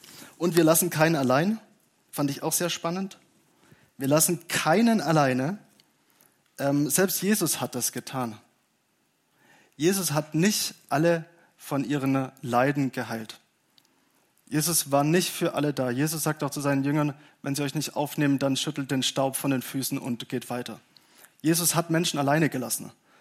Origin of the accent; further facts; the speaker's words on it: Baden-Württemberg, Germany; Aber ich bin auch Schwabe.